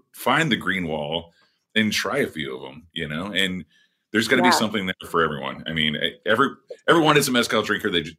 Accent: Southwest, United States; I mean, like I'm from the Southwest.

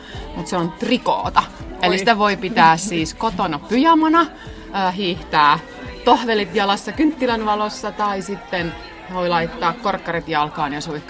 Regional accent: Ostrobothnia, Finland; Mä oon Pohjanmaalta kotosi ja siellä se on tosi niin kuin vielä ollut, on navettakirppikset ja peräkonttikirppikset ja joka aitassa löytyy vähän jonkinnäköistä kirppistä.

